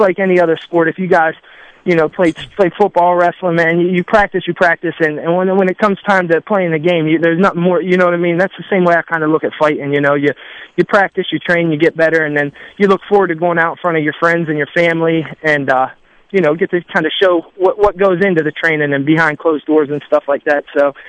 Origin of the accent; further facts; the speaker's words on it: East Liverpool, Ohio, United States; I fight out of Team Impact in my hometown of East Liverpool, Ohio.